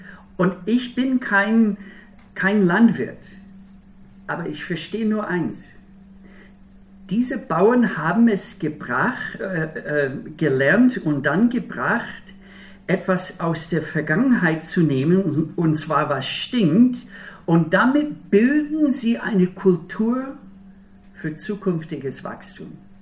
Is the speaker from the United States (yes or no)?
yes; Minnesota, United States; also born or lived in Wisconsin; Ich komme aus Bundesstaat Minnesota, dort bin ich aufgewachsen, geboren in Wisconsin, aufgewachsen in Minnesota. Und in Minnesota ist es ein sehr raues Klima. Sehr kalt im Winter und sehr, sehr warm im Sommer mit einer hohen Luftfeuchtigkeit.